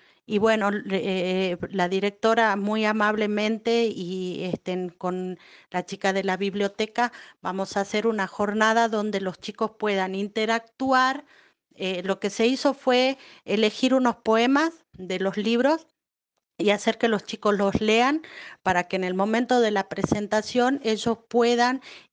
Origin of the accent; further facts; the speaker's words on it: Pampa Blanca, Jujuy, Argentina; yo soy de acá de Pampa Blanca